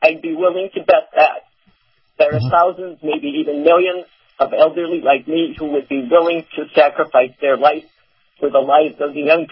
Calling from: Clearwater, Florida, United States; I'm calling from Clearwater, Florida.

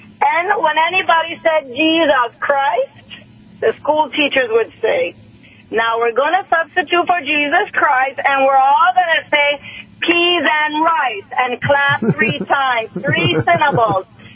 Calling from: St. Thomas, U.S. Virgin Islands; also born or lived in St. Croix; I'm calling from the beautiful Virgin Islands of St. Thomas. I was born on St. Croix and St. John.

